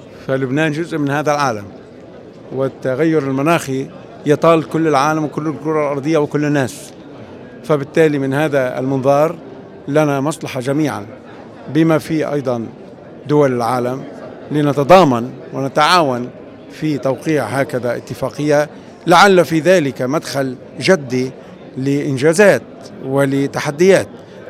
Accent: Lebanon; هذه الأزمة تتمثل أكثر ما تتمثل عندنا في لبنان

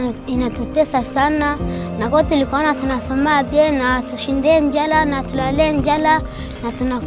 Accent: Kibumba, North Kivu, DR Congo; Tulitokea Kibumba.

